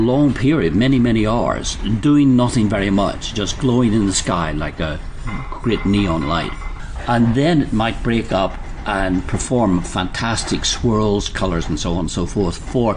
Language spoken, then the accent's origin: English; Northern Ireland, United Kingdom; I was brought up in Northern Ireland, which is latitude 55 degrees north.